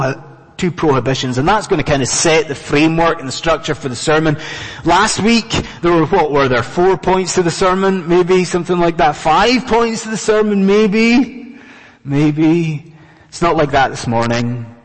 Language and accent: English; Scotland, United Kingdom; now in London, United Kingdom; I'm a Scotsman, and us Scots will pretty much marry